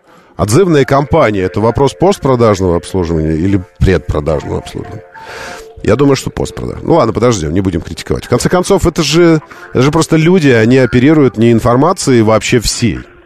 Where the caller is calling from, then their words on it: Moscow, Russia; да. Я из Москвы звоню.